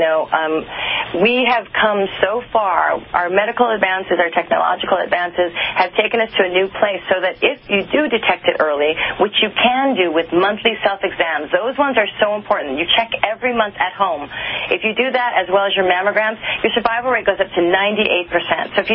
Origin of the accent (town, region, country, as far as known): Honolulu, Hawaii, United States; born or raised there